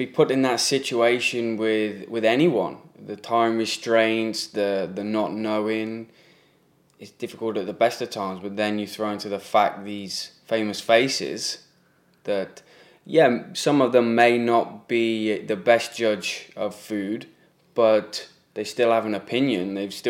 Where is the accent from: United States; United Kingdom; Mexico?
United Kingdom; England; I think the fact that I'm English